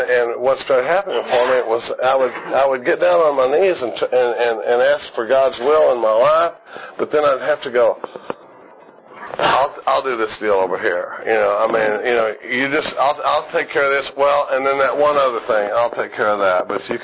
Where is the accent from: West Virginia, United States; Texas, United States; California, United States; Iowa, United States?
Texas, United States; Austin; he was from St. Paul, Minnesota, and I was from Austin